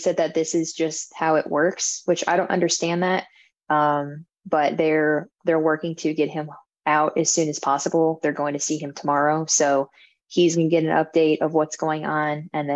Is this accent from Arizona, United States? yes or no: yes; Arizona, United States; I'm from Arizona, where Mike was located is my hometown.